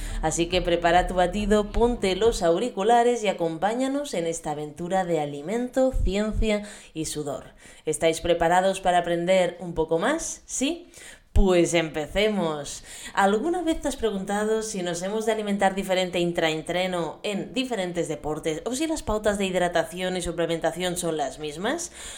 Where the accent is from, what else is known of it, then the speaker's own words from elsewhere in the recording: Calafell, Catalonia, Spain; de Calafell, mi pueblo natal